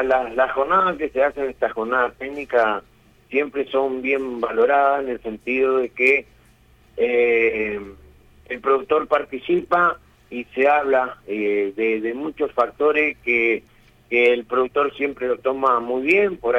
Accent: Argentina; Totalmente, lamentablemente es lo que nos pasa en la Argentina con diferentes gobiernos que van saliendo

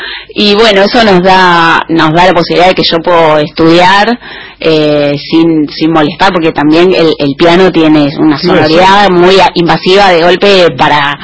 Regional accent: Chascomús, Buenos Aires Province, Argentina; now in Buenos Aires, Argentina; hasta que me vine a Buenos Aires. Yo soy de Chascomús y allá bailaba en un ballet y, bueno, desde chiquita bailé. Después me vine a estudiar acá a Buenos Aires

